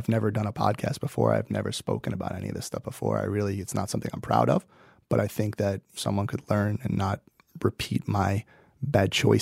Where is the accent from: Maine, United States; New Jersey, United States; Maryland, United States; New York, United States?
New York, United States; Brooklyn; I grew up in Brooklyn.